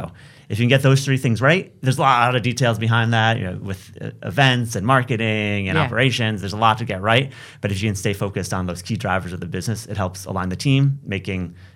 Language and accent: English; United States; Well, you know, being an American, you can't go wrong